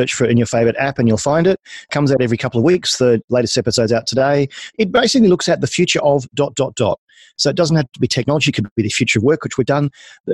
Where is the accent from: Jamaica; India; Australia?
Australia; now in London, United Kingdom; I'm obviously Australian. I now live in London, lived here for 13 years